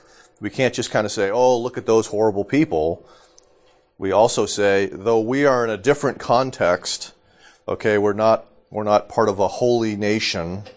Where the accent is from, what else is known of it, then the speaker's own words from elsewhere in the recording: New Hampshire, United States; When I was growing up in New Hampshire, there was this...